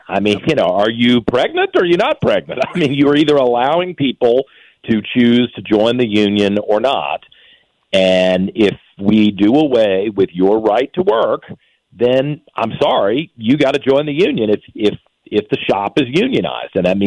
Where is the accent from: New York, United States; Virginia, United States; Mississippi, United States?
Virginia, United States; You know, I grew up in Virginia.